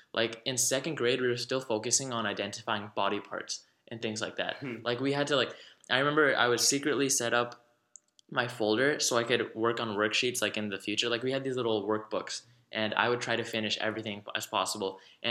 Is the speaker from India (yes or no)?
yes; Gujarat, India; closer to my hometown in Gujarat, which is a state in India